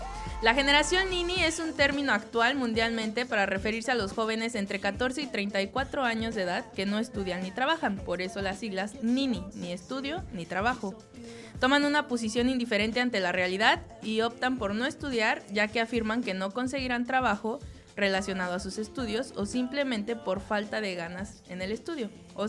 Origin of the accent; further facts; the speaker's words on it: Mexico; yo les puedo decir que soy de México, que ves a doctores que están de taxistas